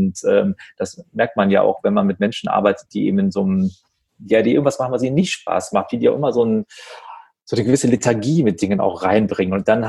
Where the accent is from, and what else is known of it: Wuppertal, North Rhine-Westphalia, Germany; born or raised there